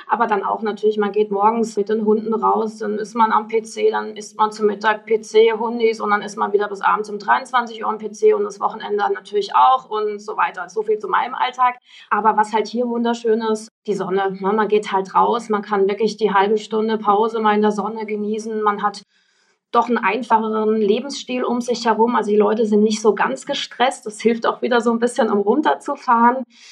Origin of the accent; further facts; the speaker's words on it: Freiburg, Baden-Württemberg, Germany; Freiburgerin, in Freiburg studiert